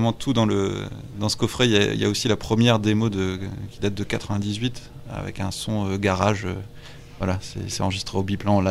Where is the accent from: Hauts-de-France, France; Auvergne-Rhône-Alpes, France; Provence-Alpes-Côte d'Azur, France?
Hauts-de-France, France; Lille; on est lillois donc donc les gens nous suivent pas mal dans la région